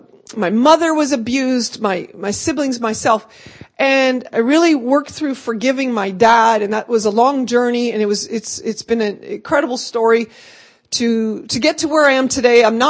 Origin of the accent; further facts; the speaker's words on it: Canada; born there; I have a Dutch heritage. I was born in Canada. My parents were born in Holland.